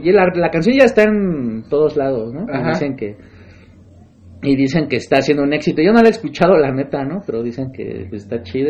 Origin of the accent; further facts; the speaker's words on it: Mexico; somos los mexicanos, güey. Todo lo agarramos de humor